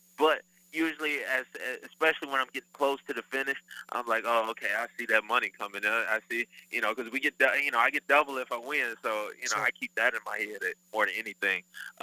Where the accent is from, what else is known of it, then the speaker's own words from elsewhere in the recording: Detroit, Michigan, United States; I'm from Detroit, but it really don't hold a candle to the favelas down there.